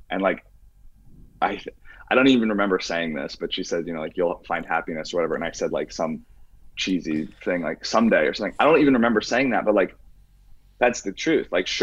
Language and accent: English; Indiana, United States; Yeah, dude, I'm from Indiana.